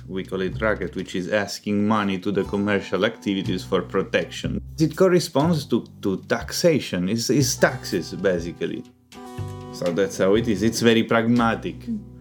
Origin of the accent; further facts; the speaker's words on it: Palermo, Sicily, Italy; I'm from Palermo, which is the biggest city in Sicily. I'm not from the city center, I'm from we call it Borgata Marinara, which is a neighbor that is near the beach